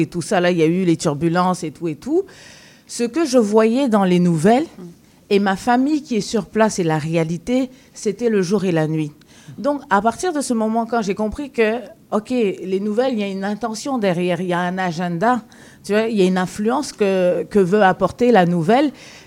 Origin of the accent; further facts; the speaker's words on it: Côte d’Ivoire; moved away as an adult; also born or lived in France; je suis née, j'ai grandi en Côte d'Ivoire, j'ai vécu quand même 17 ans en France, ça fait plus de 16 ans que je suis ici.